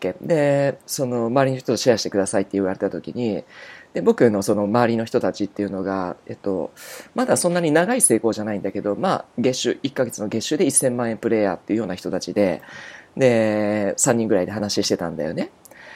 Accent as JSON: {"language": "Japanese", "region": "Miyazaki", "country": "Japan", "tie": "born or raised there", "said": "僕自身がどうして宮崎ですか、僕は地元だから"}